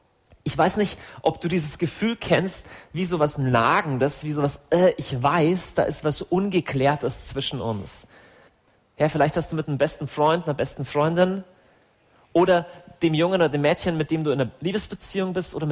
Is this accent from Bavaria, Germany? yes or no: yes; Augsburg, Bavaria, Germany; ich komme aus Augsburg.